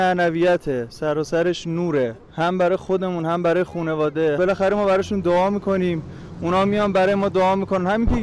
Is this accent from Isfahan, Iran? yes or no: no; Qom, Iran; از قم اومدیم ما.